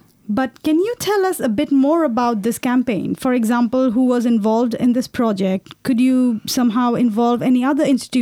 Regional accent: Bangladesh; from Bangladesh, your host for the day.

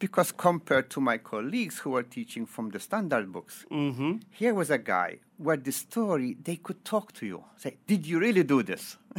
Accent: Malta; English is a second language; moved away; also born or lived in Germany; And I state how I come from Malta, swimming on the beach, having fun, you know.

